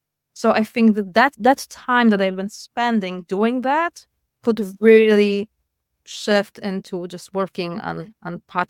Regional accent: Poland; first language Polish; English is a second language; And recording in Polish language, it's my first language, it's so much easier.

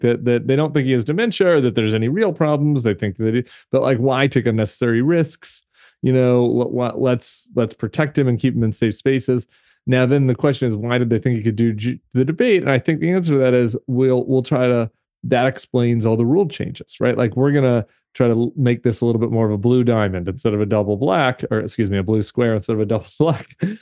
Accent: Colorado, United States; if I'm going to go skiing with my dad this winter, I'm from Colorado

